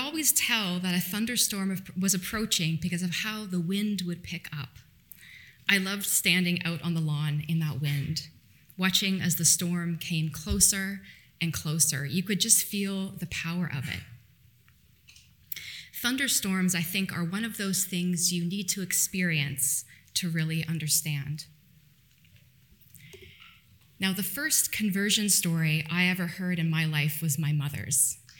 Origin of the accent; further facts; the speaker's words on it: Ontario, Canada; now in Vancouver, Canada; So, as most of you know, I'm not from BC originally. I grew up in Ontario, and although I love Vancouver with the mountains and the ocean, one thing I really miss about Ontario is the summer thunderstorms